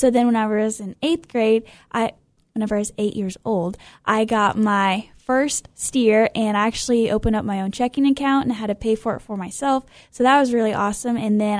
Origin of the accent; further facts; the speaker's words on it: Iuka, Illinois, United States; So I'm from Iuka, Illinois, so it's down south.